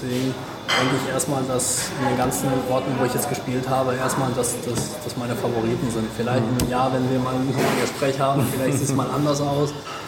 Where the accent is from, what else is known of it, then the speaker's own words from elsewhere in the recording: Argentina; es war in Argentinien, der war mein Trainer, seit ich klein war